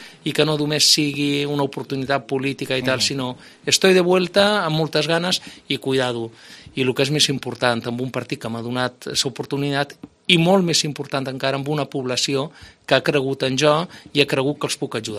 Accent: Menorca, Balearic Islands, Spain; Som un menorquí amb una entrega absoluta a la meva terra, amb moltes ganes.

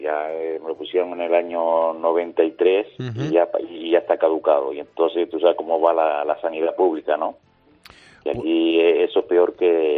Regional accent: Buenavista del Norte, Canary Islands, Spain; no lo conoces, que vengas a Tenerife y recorras Tenerife para que vea, y sobre todo si vienes para mi pueblo, que es Buenavista, Los Silos, Buenavista, para llevarte al caserío de Masca

